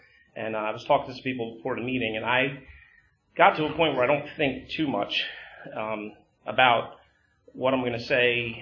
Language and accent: English; Edison, New Jersey, United States; I grew up in central New Jersey. I grew up in Edison, New Jersey.